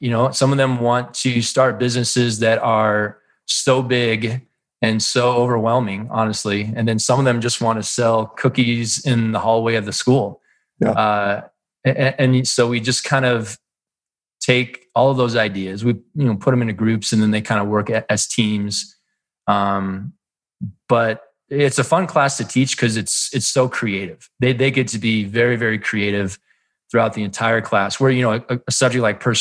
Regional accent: Colorado, United States; my state, you know, my home state of Colorado, there is no requirement.

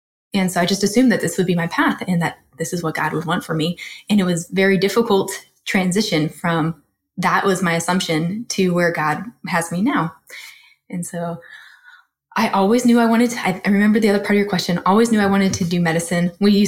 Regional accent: New Mexico, United States; also born or lived in Arizona / New York; I might say I grew up in New Mexico, which is true. I might say I grew up in Arizona, which is true. And I might say I grew up in New York, which is also true.

